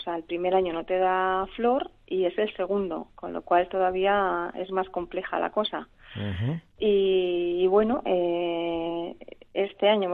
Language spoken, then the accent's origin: Spanish; Mondragón, Basque Country, Spain; now in El Oso, Spain; venimos de Mondragón, de Arrasate.